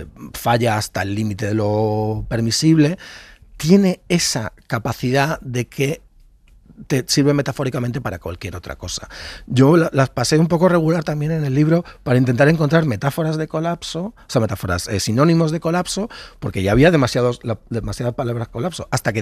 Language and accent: Spanish; Madrid, Community of Madrid, Spain; Yo soy de Villaverde, sé lo que es eso. Mira, soy nacido y 50 años viviendo.